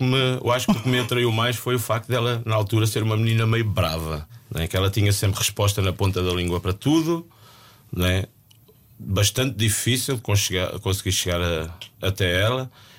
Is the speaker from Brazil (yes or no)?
no; Lisbon, Portugal; venho de Lisboa, né?